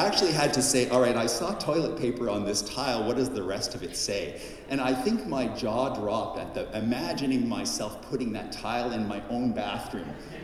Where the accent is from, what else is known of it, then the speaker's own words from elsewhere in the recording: Canada; born there; My background, as you may notice from my surname, is a Dutch background. I was born in Canada, but my parents both came here as children.